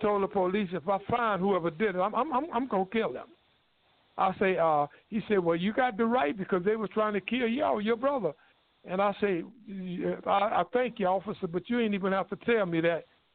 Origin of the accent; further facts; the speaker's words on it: North Carolina, United States; And he came down to North Carolina, my home state, and worked with me for a while.